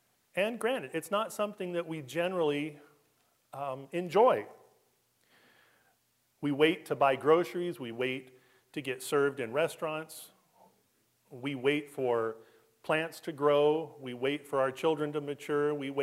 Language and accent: English; Los Angeles, California, United States; I'm from Los Angeles, California. And I took the train here.